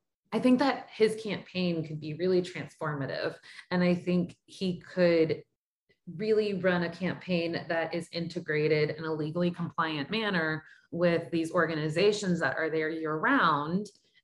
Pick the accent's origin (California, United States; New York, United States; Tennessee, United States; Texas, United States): Texas, United States; Sugar Land; I grew up Irish Catholic in Sugarland outside of Houston.